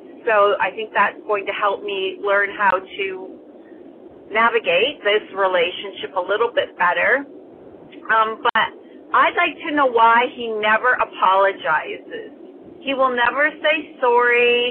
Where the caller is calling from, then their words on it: Ontario, Canada; I'm calling from Ontario, Canada.